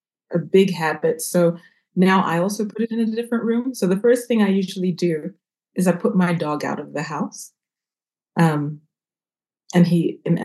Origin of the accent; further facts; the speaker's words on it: Zimbabwe; filmmaker from Zimbabwe. And I'm currently in Zimbabwe, in Harare, the capital city.